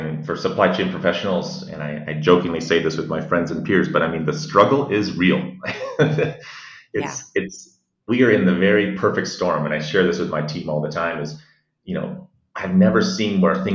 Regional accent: Washington, United States; So again, I'm a proud Northwest native. I grew up in the Kitsap Peninsula, just outside of Seattle, across the water.

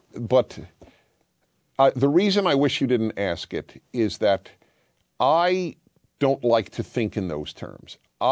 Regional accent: United States; The Armenian American and me, we're American.

